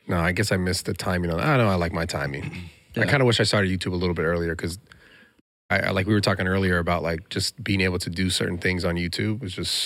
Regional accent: San Francisco, California, United States; San Francisco.

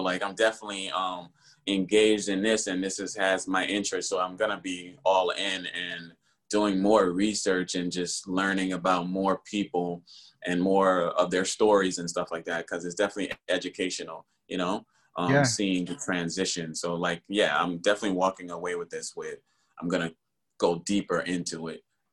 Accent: Philadelphia, Pennsylvania, United States; moved away as an adult; now in Los Angeles, United States; But I'm more from Philly. So Philadelphia area. So like, but you know, I've been living in I moved from Philadelphia out here to LA. I moved out here, and I've been out here for 11 years now, going on 12.

